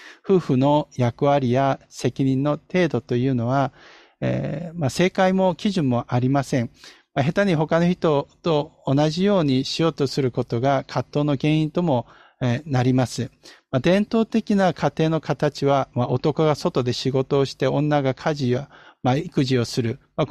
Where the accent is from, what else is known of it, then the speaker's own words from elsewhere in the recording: South Korea; Japanese is a second language; 私は韓国の出身なんですが